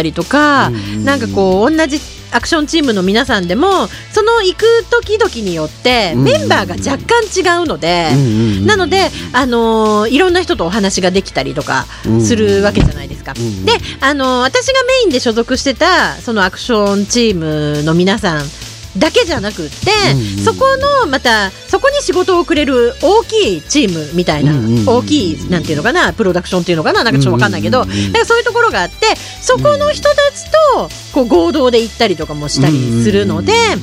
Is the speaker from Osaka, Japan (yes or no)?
no; Shizuoka, Japan; 私静岡県の出身なんですけど、